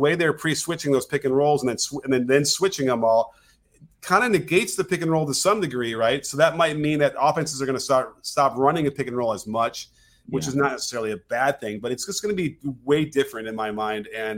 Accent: Chicago, Illinois, United States; So, okay, full disclosure, I grew up in Chicago.

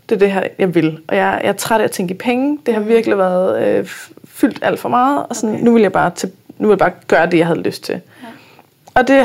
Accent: Copenhagen, Capital Region of Denmark, Denmark; det er også fordi, jeg er københavner

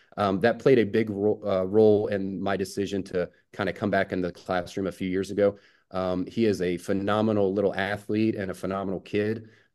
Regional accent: Ohio, United States; A little bit about myself. I grew up in Ohio, went to Ohio University and graduated in 2007.

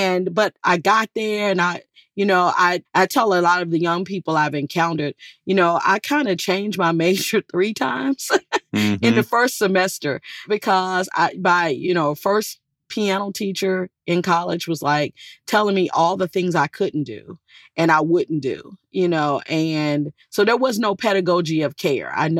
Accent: Danville, Virginia, United States; who ironically was from my hometown of Danville, Virginia

